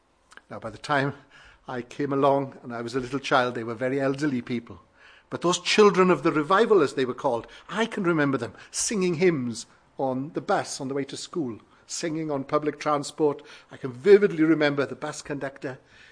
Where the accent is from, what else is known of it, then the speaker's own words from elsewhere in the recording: Wales, United Kingdom; I was brought up in South Wales in a part of the country where the Welsh revival of 1904 began.